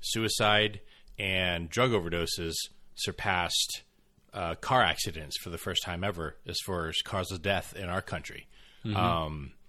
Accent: United States; But I'm an American. Americans don't wait.

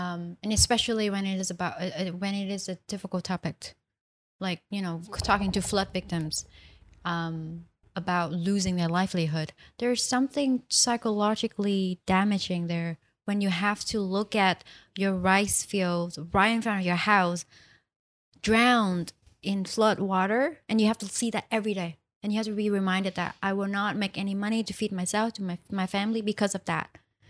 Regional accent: Hanoi, Vietnam; accent: standard Vietnamese; English is a second language; Whereas I'm also from Hanoi, which is this quotation mark, the standard Vietnamese.

